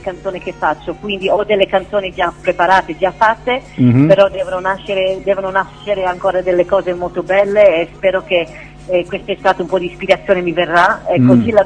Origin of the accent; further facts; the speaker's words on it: Melbourne, Victoria, Australia; Italian is a second language; now in Milan, Italy; sono nativo in Australia, però ho passato tanti anni anche qui. Vivo qui a Milano adesso. E diciamo che faccio avanti e indietro, perché tutta la mia famiglia è lì, i miei sono italiani, emigrarono loro negli anni 50.